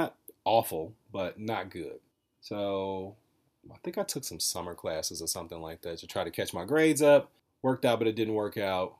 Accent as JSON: {"language": "English", "town": "Chicago", "region": "Illinois", "country": "United States", "tie": "born or raised there", "said": "I was born and lived on the north side till I was about 6 or 7. Lived on the north side in Rogers Park till I was 6 or 7. Then moved to the west side when my parents got a divorce."}